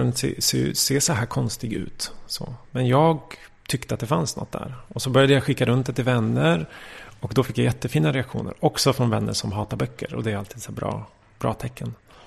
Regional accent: Stockholm, Stockholm County, Sweden; Och sen så växte jag upp i ett område som heter Drakenbergsområdet som ligger vid Hornstull vid mellan Hornsgatan och Tanto kan man säga.

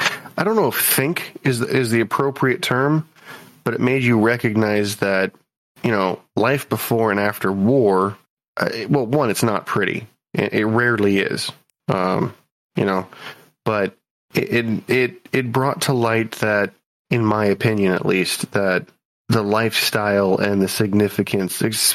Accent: United States; as an American, it gave me what I consider to be a minor insight into how everything else was, because I wasn't taught any of this like from someone else's perspective, you know?

